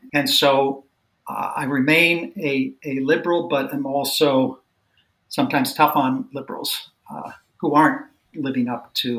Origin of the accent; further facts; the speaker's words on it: Minnesota, United States; also born or lived in Washington, D.C.; So I was born in Washington, D.C. My formative years were in Minnesota